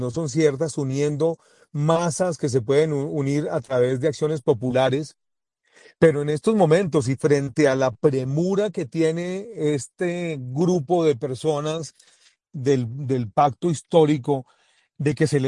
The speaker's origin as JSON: {"language": "Spanish", "country": "Colombia", "said": "Como ciudadano colombiano te puedo decir"}